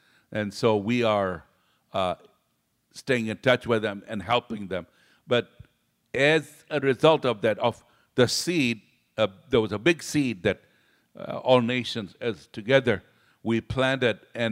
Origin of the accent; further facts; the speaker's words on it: Kenya; You know, I was raised up in Kenya, Africa, and then I saw the things, and I said, whoa.